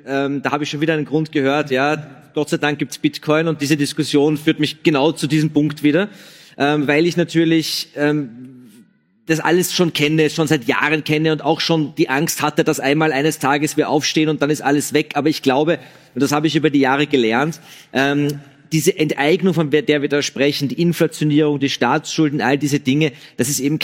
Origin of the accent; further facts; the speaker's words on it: Austria; Bei uns in Österreich sind es 400 Milliarden.